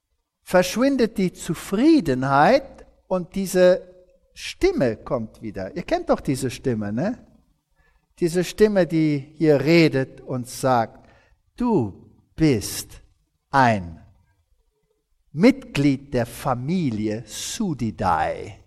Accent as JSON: {"language": "German", "country": "Germany", "said": "Jetzt, ich bin Deutscher und ich bin ungeduldig."}